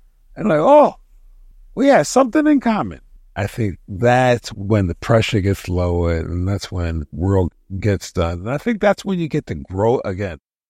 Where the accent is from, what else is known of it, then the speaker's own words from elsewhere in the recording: Baltimore, Maryland, United States; I'm a kid from East Baltimore.